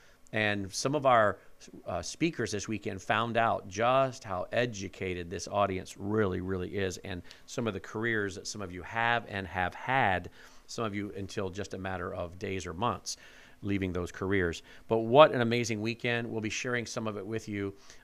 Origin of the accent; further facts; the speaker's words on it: Memphis, Tennessee, United States; And being that I'm from Memphis